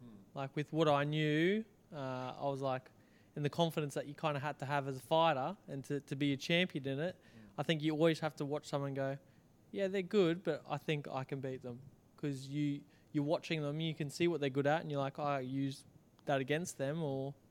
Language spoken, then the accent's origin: English; Brisbane, Queensland, Australia; Yeah. But I was born in Brisbane.